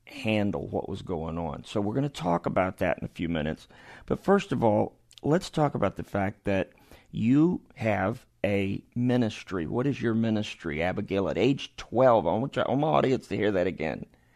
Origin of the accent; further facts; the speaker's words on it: New Orleans, Louisiana, United States; today I am in New Orleans, Louisiana, my hometown